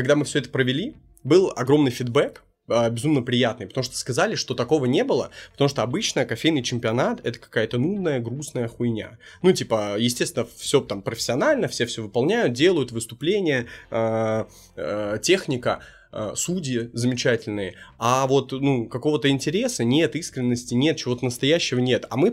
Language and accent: Russian; Smolensk, Smolensk Oblast, Russia; Ну, типа, я чувак из Смоленска